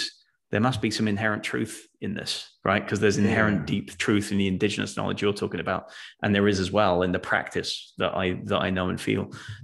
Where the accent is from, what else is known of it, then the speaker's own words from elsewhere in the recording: Folkestone, South East England, United Kingdom; now in North Carolina, United States; That was my hometown, Folkestone. So, but I moved. Actually, I live in the States now. I live in North Carolina.